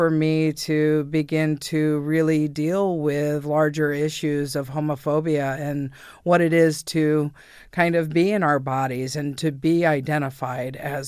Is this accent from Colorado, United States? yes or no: no; San Francisco, California, United States; now in Los Angeles, United States; I moved down here in 86 from San Francisco.